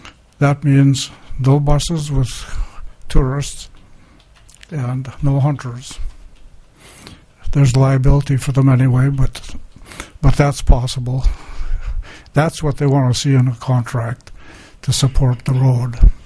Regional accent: Kobuk, Alaska, United States; born there; I know the country up there. I was born in Keokuk. I know the people. They know my family.

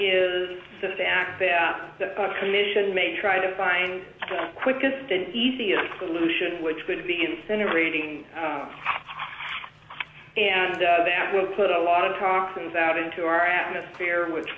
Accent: Wrangell, Alaska, United States; Wrangell's my hometown. I haven't always lived here

